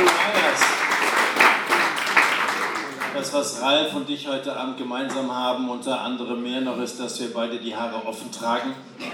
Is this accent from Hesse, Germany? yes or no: yes; Dillenburg, Hesse, Germany; Ich komme aus Dillenburg, also so weit hatte ich es nicht, hierher zu kommen.